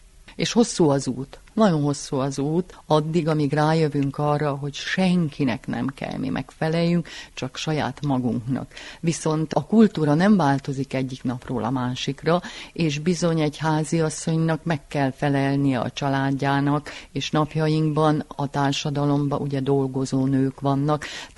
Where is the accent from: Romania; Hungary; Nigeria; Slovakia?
Romania; Cluj-Napoca, Cluj County; Gyerekkoromat Kolozsváron töltöttem, és ott én nagyon-nagyon szerettem ösztönszerűen a mustáros kenyeret.